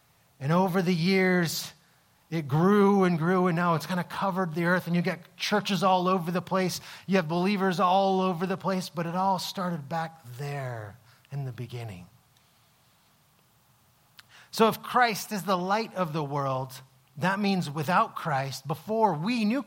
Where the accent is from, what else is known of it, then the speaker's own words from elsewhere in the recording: Connecticut, United States; So like I said, I'm from Connecticut, born and raised, the other side of the country. It's like 42 hours drive from here.